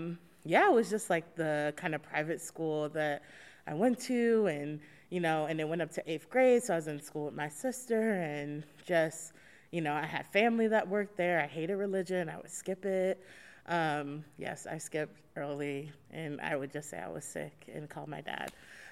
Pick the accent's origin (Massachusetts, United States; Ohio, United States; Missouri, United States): Missouri, United States; St. Louis; also born or lived in Atlanta, United States; Originally, I'm from St. Louis, Missouri. So I was born there in the 90s. I grew up there for about the first 8 years of my life.